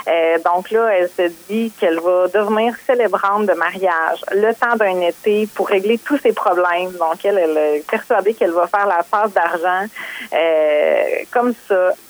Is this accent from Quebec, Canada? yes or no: yes; Baie-Comeau, Quebec, Canada; Moi, je suis native de la Côte-Nord, donc Baie-Comeau plus précisément.